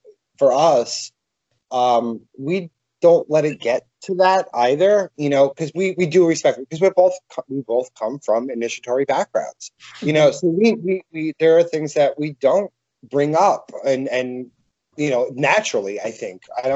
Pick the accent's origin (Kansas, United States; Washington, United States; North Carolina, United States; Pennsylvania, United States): Pennsylvania, United States; He's from New York, and I'm from the Poconos. I'm the country, and he's the city witch.